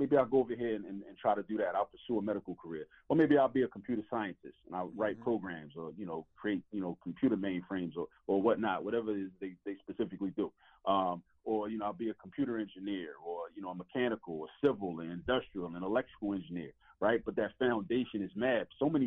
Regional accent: New York City, New York, United States; born there; also born or lived in Baltimore; I was born in the Bronx before my family moved to Baltimore. I lived in New York, so I would watch the Yankees and the Mets, right?

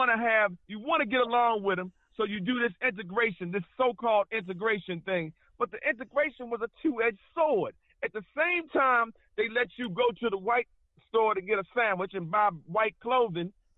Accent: United States; As soon as they find out I'm an American, the price goes up.

